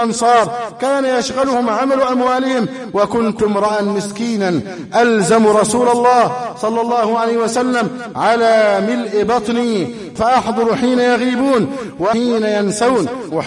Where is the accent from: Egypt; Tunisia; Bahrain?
Egypt; اللهم احفظ بلدنا مصر